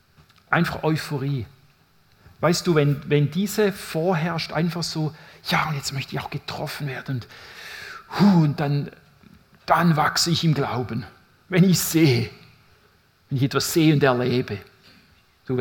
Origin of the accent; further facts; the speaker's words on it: St. Gallen, Switzerland; Ich bin aufgewachsen in St. Gallen und ich hatte tolle Glaubensvorbilder